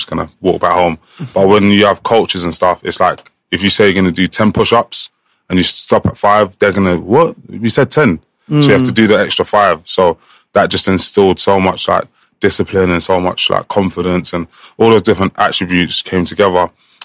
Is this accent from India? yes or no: no; England, United Kingdom; I was on the plane to the qualifiers thinking, I'm the one from England that's coming here.